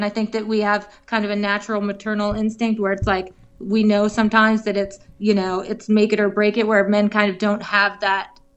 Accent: Massachusetts, United States; Oh, yeah, yeah, yeah. I grew up in Massachusetts.

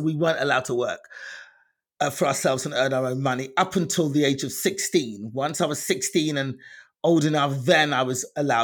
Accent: London, United Kingdom; moved away as an adult; Yes, I was born and raised in London. I didn't leave till I was 35 years old.

